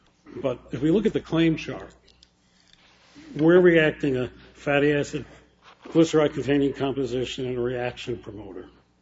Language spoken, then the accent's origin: English; Detroit, Michigan, United States; I come from Detroit, so I mean the auto business is what we do there.